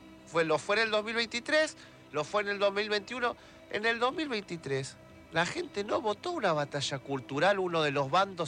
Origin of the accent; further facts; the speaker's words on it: Argentina; No somos tantos los argentinos.